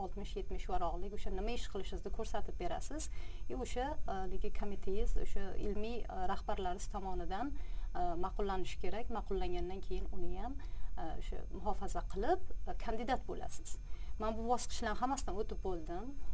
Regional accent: Bukhara, Bukhara Region, Uzbekistan; Buxoroda katta bo'lganman. Buxoroda katta bo'lganman.

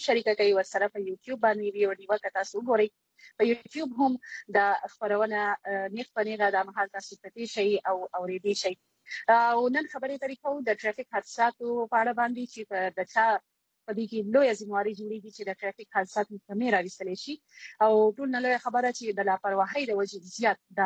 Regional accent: Karachi, Sindh, Pakistan; زه خو په کراچۍ کې پیدا لوي شي

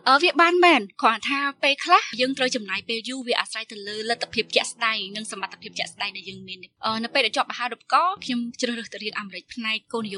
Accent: Kampong Thom, Cambodia; now in Phnom Penh, Cambodia; ខ្ញុំជាអ្នកស្រុកកំពង់ធំខ្ញុំរៀននៅវិទ្យាល័យកំពង់ធំ

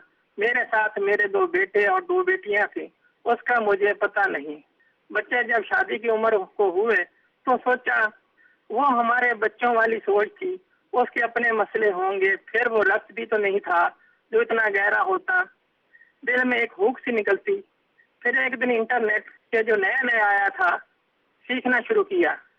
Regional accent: Shorkot, Punjab, Pakistan; اور میں شورکوٹ کا رہنے والا ہوں.

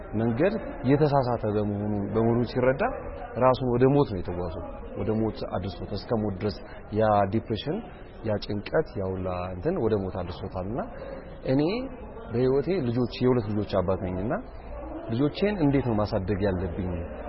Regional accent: Addis Ababa, Ethiopia; እኔ ከተማ ነው ያደኩት 4 ኪሎ አካባቢ ነው ያደኩት ግን አሁን ወጥቼ አያት አካባቢ ባል ሰፈር ነው የምኖረው

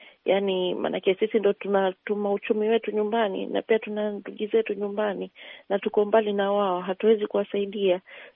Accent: Coast, Kenya; mimi natoka Pwani

